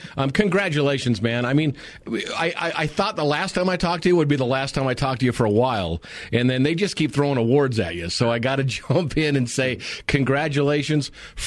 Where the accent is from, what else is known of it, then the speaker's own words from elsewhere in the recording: Thousand Oaks, California, United States; When I grew up in Thousand Oaks, California, where the Cowboys had their training camp facility, my dad was a local dentist.